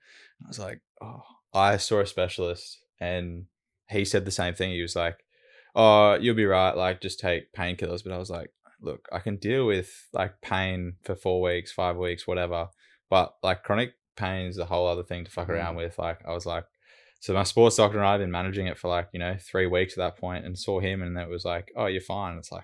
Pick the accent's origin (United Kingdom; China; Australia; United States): Australia; Brisbane, Queensland; So I've grown up in Brizzy and lived in Brizzy my whole life on the south side of Brizzy.